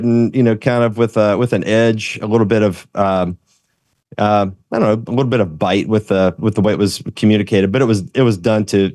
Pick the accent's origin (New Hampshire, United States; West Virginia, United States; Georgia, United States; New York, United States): West Virginia, United States; It was a repentance for kind of looking down on my upbringing. I grew up in West Virginia, you know, Appalachia country kind of environment.